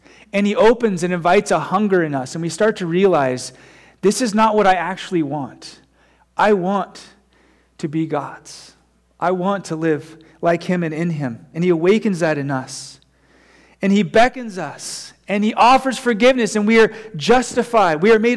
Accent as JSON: {"language": "English", "country": "United States", "said": "And I don't know, for me as an American, I hear the word peace"}